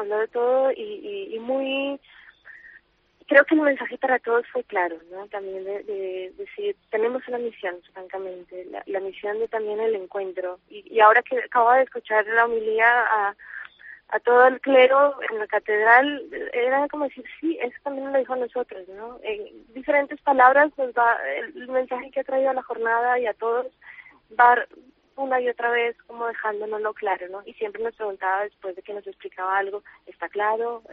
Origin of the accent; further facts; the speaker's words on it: Colombia; Yo soy de Colombia